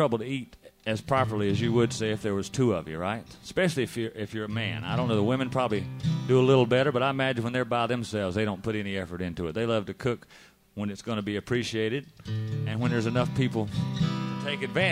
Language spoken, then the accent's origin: English; North Carolina, United States; Growing up in North Carolina at 6 o'clock every night, you sit down there to eat dinner and watch the news